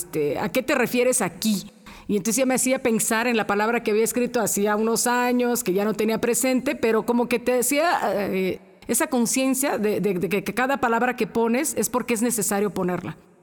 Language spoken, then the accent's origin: Spanish; Juchitán, Oaxaca, Mexico; soy de Juchitán, Oaxaca.